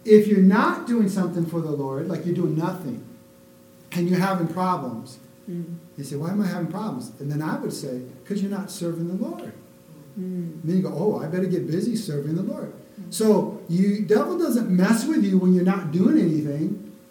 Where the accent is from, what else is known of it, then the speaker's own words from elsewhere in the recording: Minnesota, United States; I grew up in Minnesota.